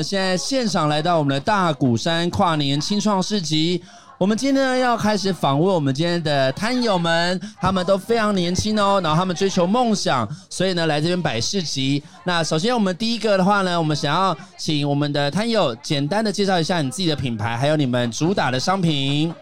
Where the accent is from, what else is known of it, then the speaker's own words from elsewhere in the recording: Taipei, Taiwan; 我们是外来人，我们是台北人